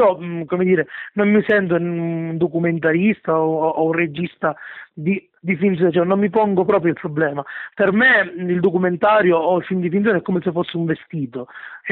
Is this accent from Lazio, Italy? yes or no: no; Enna, Sicily, Italy; io sono di Enna, che è una piccola cittadina al centro della Sicilia. Uno può immaginare, bello Sicilia, il sole, il mare, no, in realtà io vivo in una montagna, sembrano le Alpi, per cui c'è nebbia, neve